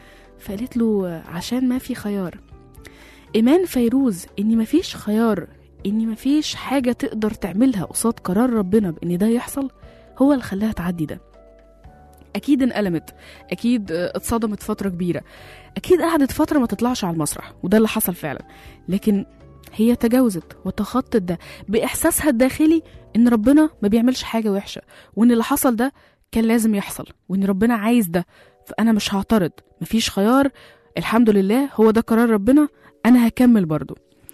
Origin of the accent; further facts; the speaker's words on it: Egypt; عندنا في مصر بيقولوا لفظ حلو جدا، بيقولوا إيه؟ الضنا غالي.